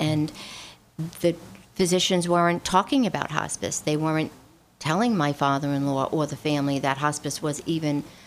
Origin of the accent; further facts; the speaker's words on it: New York, United States; I come from Rockland.